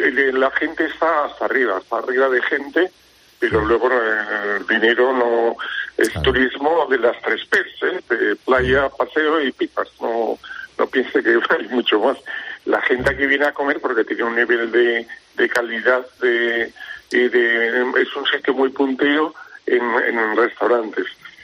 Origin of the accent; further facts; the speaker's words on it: Ribadesella, Asturias, Spain; yo llevo aquí desde el año 88, yo soy de aquí de Ribadesella.